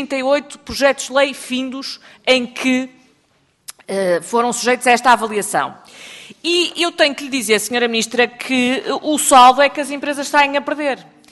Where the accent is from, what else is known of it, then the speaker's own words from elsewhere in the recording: Porto, Portugal; como eu sou do Porto